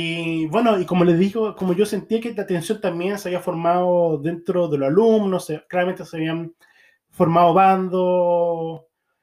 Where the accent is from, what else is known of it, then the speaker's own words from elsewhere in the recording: Viña del Mar, Valparaíso, Chile; yo soy chileno. Ay, ¿y de qué ciudad de Chile? De Viña del Mar.